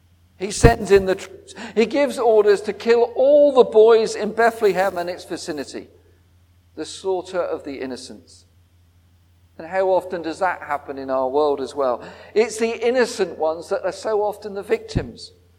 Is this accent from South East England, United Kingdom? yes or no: yes; Southampton, South East England, United Kingdom; I come from Southampton, so it's all right for me to say things about Southampton.